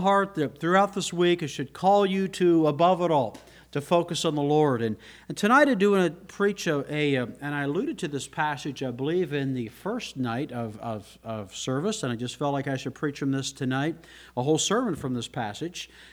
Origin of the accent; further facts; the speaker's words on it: Canada; I come from Canada.